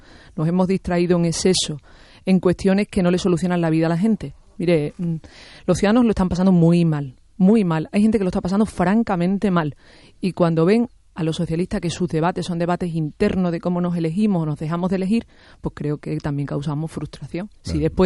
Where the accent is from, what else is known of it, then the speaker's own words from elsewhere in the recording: Andalusia, Spain; lo mejor para España ahora mismo es que le dé estabilidad a mi tierra, que le dé estabilidad al gobierno andaluz